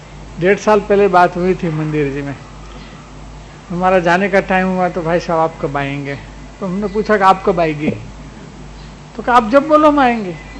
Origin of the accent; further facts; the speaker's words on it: Gujarat, India; now in Kolkata, India; तो जहाँ पैसा मिले वहाँ हम जाते हैं। ठीक बात है ना? इधर 1500 मील क्यों आए? इधर सौराष्ट्र गुजरात काठियावाड़ छोड़